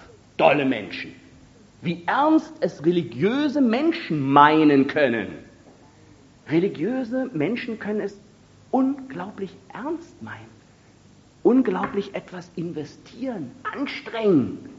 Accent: Berlin, Germany; Und sogar ich als Berliner weiß, wenn ich Feuer machen will, dann suche ich mir trockenes Holz.

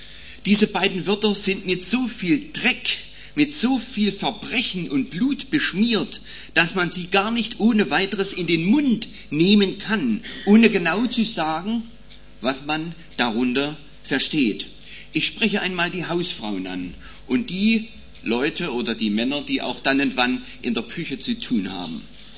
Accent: Saxony, Germany; Ich komme ja aus dem Erzgebirge

